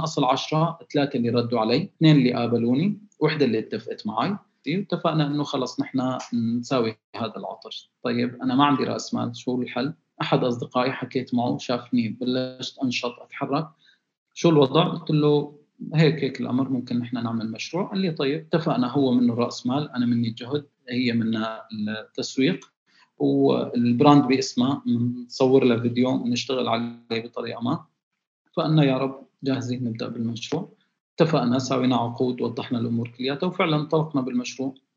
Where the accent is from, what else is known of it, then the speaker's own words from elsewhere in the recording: Raqqa, Raqqa Governorate, Syria; أنا طبعا من سوريا من الرقة، والمدينة هي مثل ما بقول نحن بنتميز بالموضوع الشعر وموضوع كأمور أدبية.